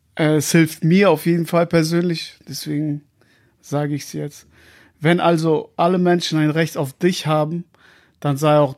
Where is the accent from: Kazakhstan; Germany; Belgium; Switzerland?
Kazakhstan; bin 36 Jahre alt, komme aus Kasachstan